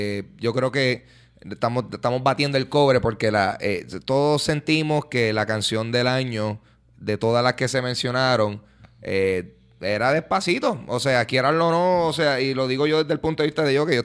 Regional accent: Puerto Rico; nosotros como puertorriqueños

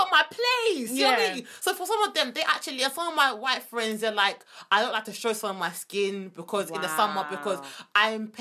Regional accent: Jamaica; we're black, we're Jamaican, we're proud to be black.

